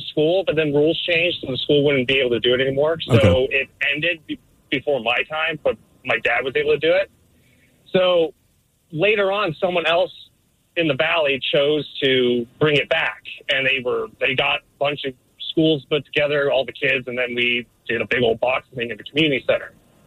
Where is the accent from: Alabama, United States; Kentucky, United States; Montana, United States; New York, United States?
Montana, United States; when I was a senior in high school in my hometown, small town, middle of nowhere, Montana, just south of Flathead Lake, about 40 minutes.